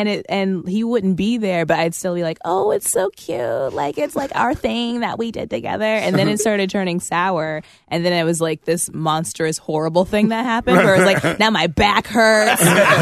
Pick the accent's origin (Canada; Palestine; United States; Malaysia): United States; Indianapolis, Indiana; I'm from Indianapolis, Indiana.